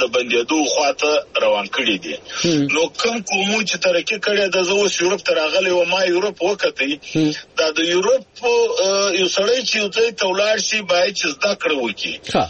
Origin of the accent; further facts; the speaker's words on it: Zhob, Balochistan, Pakistan; زه د ژوب یم د ژوب پلانکی زه یم